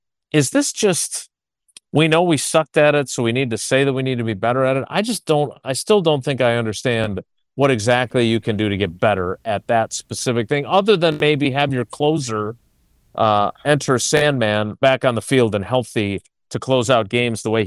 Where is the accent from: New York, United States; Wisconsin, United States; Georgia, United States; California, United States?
Wisconsin, United States; Milwaukee; In the 80s, I was a kid growing up in Milwaukee.